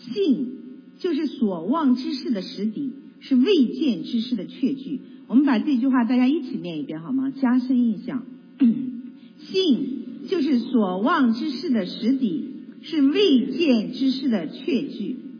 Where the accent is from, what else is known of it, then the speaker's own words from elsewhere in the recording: China; 那这个地方我觉得我们作为中国人，我是一个非常受中国文化熏陶的一个人